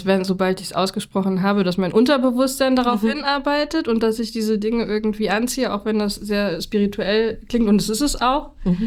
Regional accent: Kassel, Hesse, Germany; born there; Also ich bin in Kassel geboren

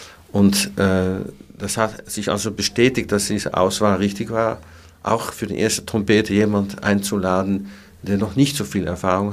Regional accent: Netherlands; German is a second language; ich bin Holländer

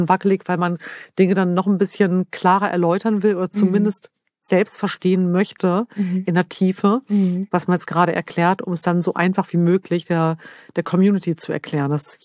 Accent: Lower Saxony, Germany; ich habe ja meine Kindheit verbracht in der Nähe von Hannover.

